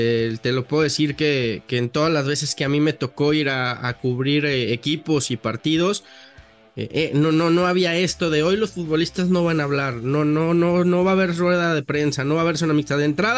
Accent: Mexico City, Mexico; also born or lived in Madrid; Dos años prácticamente de que ya estoy de regreso acá en mi país, en México, y específicamente en Ciudad de México. Pues anduve por todos lados. Primero en España, 3 años viviendo en Madrid

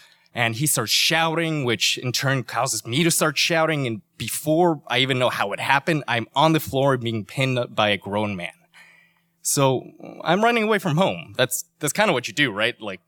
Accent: Michoacán, Mexico; I'm 13 years old, and I'm running away from home for the first time. I'm walking down one of the main streets of my hometown in Michoacán, Mexico

